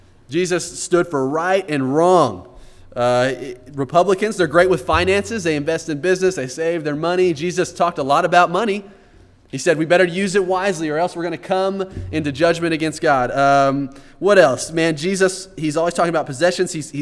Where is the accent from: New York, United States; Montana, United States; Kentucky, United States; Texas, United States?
Texas, United States; I'm from Texas, and you would think, man, I've been around guns.